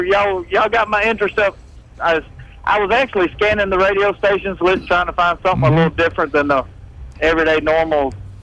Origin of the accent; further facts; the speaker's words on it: Tennessee, United States; I'm from Tennessee, actually.